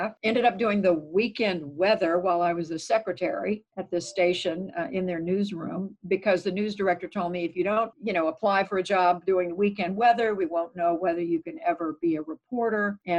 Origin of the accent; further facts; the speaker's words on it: Augusta, Georgia, United States; also born or lived in Tulsa, Oklahoma / Germany / Missouri / New Jersey; I grew up as an Army brat. I was born in Tulsa, Oklahoma. Father in the military, in the Army. We lived in Germany. We lived back in the U.S. for a while in Missouri and New Jersey. Eventually moved to Augusta, Georgia, where I finished high school.